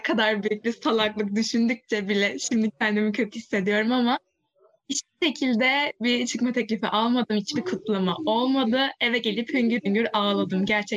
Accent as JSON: {"language": "Turkish", "town": "Ürgüp", "region": "Nevşehir", "country": "Turkey", "lives_now": "Istanbul, Turkey", "said": "21 yaşındayım. İstanbul'da yaşıyorum. Aslen Nevşehir Ürgüplüyüm."}